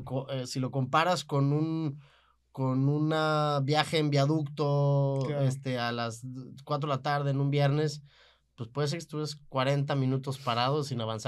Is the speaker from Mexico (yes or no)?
yes; Monterrey, Nuevo León, Mexico; also born or lived in Mexico City; Yo soy de aquí, yo. Uh-huh. Y a los 21 más o menos me fui a la Ciudad de México, estuve como 8 años.